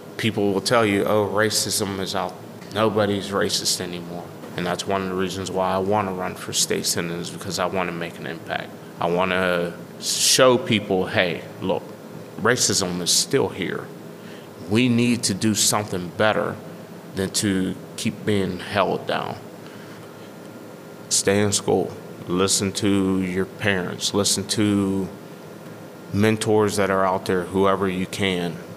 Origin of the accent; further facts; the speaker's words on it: Wilkinsburg, Pennsylvania, United States; Like I said, I grew up in Wilkinsburg, and that's how my police officers were then.